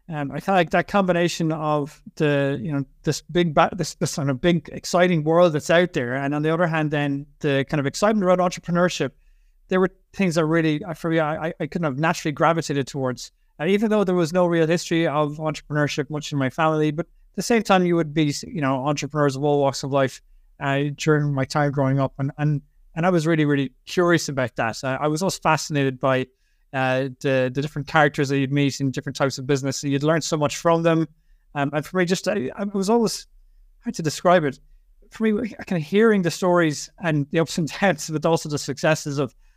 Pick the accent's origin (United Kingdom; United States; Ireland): Ireland; Limerick, Munster; I'm from Ireland, from Limerick in Ireland, in the Midwest.